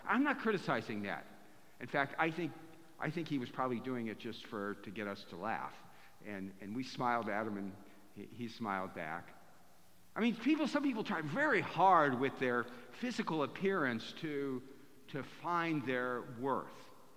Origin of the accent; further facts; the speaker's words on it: Akron, Ohio, United States; I grew up back in Akron, Ohio, in a very lower middle class, working hard neighborhood.